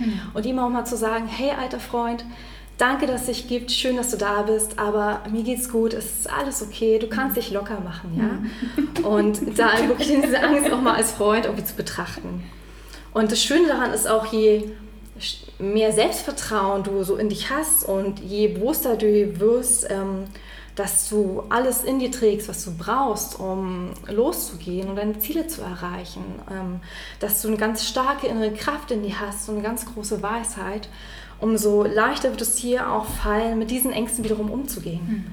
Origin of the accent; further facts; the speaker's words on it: Berlin, Germany; ich komme aus Berlin